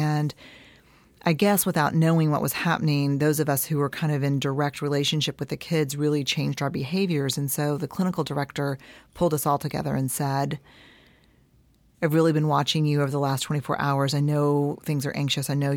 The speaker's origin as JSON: {"language": "English", "town": "Houston", "region": "Texas", "country": "United States", "tie": "born or raised there", "also_born_or_lived": "San Antonio", "said": "I was born in San Antonio and raised in Houston primarily, but also spent a lot of years in San Antonio as well."}